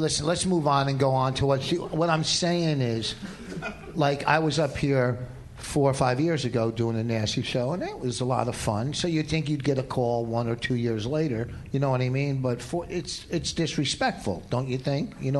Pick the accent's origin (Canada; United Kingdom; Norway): Canada; Hey, I'm Canadian, but for me